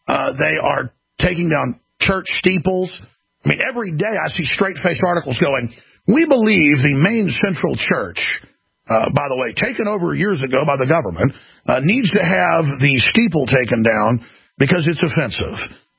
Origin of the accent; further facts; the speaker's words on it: Dallas, Texas, United States; I'm an expert on what's going on in sanctuary cities, especially Dallas, my hometown.